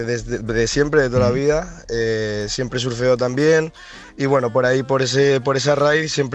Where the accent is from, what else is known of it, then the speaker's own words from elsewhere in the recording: Gijón, Asturias, Spain; soy de Gijón, no de Ribadesella